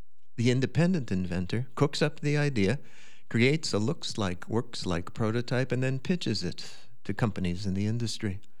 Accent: New York, United States; accent: New York; flew to New York, the center of the business in those days. 5 minutes after landing, I reverted to my native accent.

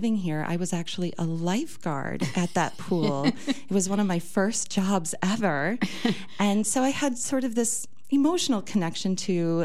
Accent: Viroqua, Wisconsin, United States; Well, I think the place to start is so Viroqua is my hometown. And so I moved back into the area in around 2019

